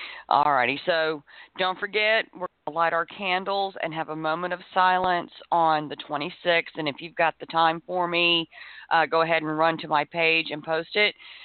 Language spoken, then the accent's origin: English; East Coast, United States; because I was raised pretty much on the East Coast, so I'm not real familiar with a lot of these Western state issues myself.